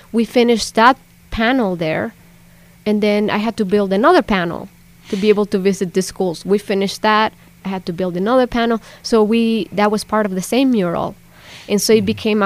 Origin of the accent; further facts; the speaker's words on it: Mexico City, Mexico; Growing up in Mexico City and in the surrounding areas, like, actually seed art is a form of life.